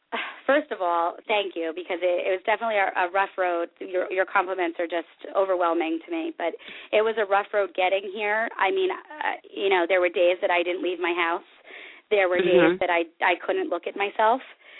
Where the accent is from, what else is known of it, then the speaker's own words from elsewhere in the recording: New Jersey, United States; I'm street savvy, girl. We're from Jersey. We're born, you know, we gotta be savvy.